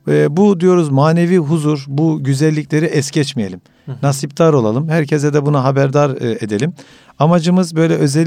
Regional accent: Ünye, Ordu, Turkey; Mesela efendim ben Ünyeliyim. Mesela fındık topluyoruz biz.

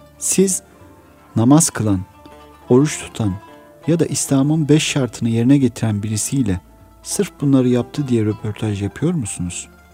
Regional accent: Domaniç, Kütahya, Turkey; Osmanlı yaylası Domaniç'te büyüdük ve oralarda insanların yaşlısına değer verdiğini

